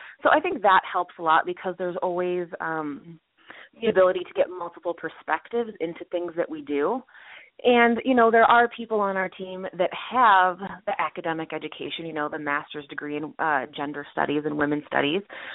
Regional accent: Chicago, Illinois, United States; so we thought maybe doing a Chicago branch, because I'm from Chicago, would be a fantastic idea.

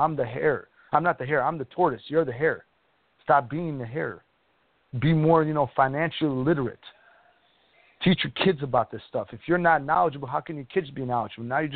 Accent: Chicago, Illinois, United States; I'm from Chicago.

